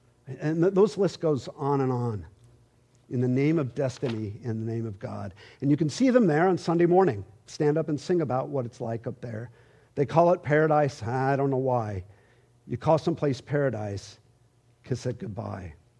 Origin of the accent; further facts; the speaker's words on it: California, United States; I'll be honest, I'm from California